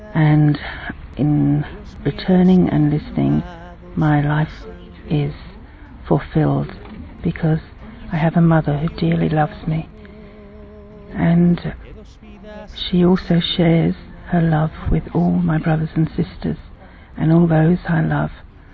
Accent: England, United Kingdom; now in Australia; I'm English, but I've been living in Australia for the last 28 years.

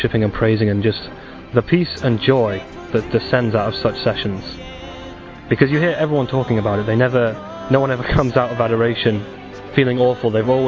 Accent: England, United Kingdom; and I'm 28, and I'm from England.

